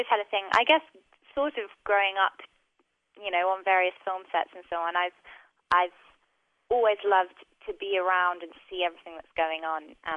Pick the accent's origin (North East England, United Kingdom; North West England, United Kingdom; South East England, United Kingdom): South East England, United Kingdom; born there; I was born in England. I was born in Surrey.